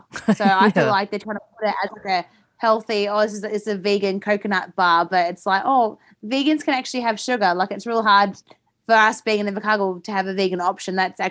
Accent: Australia; now in New Zealand; I'm actually Australian. So when it came to living in the Southland

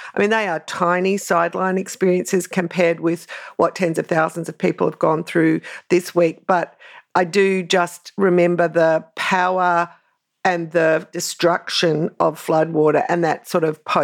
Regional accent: Brisbane, Queensland, Australia; I grew up in Brisbane, so I do remember the 1974 Brisbane flood. I was a very young girl.

